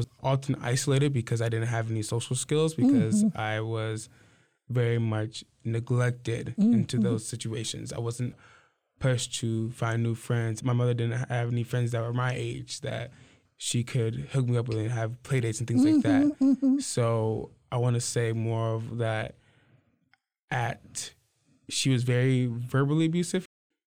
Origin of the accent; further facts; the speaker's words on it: Lansing, Michigan, United States; born there; also born or lived in Louisiana; I was born in Lansing, Michigan. I moved to Louisiana for a few years, came back.